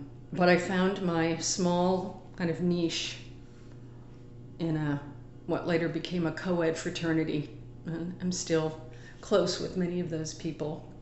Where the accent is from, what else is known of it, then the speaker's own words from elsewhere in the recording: New York City, New York, United States; I was born and raised in New York City, mostly Queens.